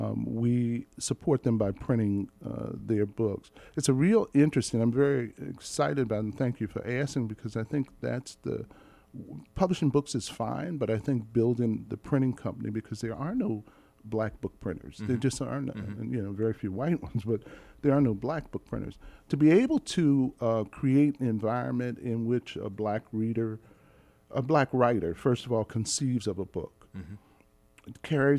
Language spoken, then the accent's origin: English; Philadelphia, Pennsylvania, United States; now in Baltimore, United States; Philadelphia, Philly.